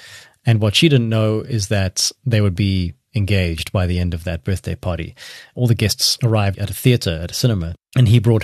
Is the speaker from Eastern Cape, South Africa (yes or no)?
no; Cape Town, Western Cape, South Africa; moved away as an adult; now in Barcelona, Spain; I came from Cape Town. I moved to Barcelona for work.